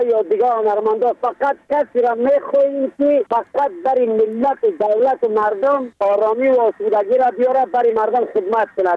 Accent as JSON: {"language": "Persian", "region": "Badakhshan", "country": "Afghanistan", "said": "چون خودم پامیری هستم، از پامیر بدخشان افغانستان هستم"}